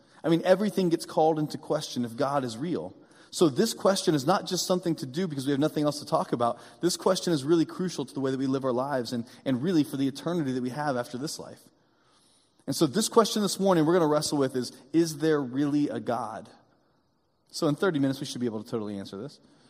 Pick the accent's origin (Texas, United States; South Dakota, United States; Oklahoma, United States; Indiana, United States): Indiana, United States; Well, growing up in Indiana and growing up on a farm, we had all kinds of things that grew.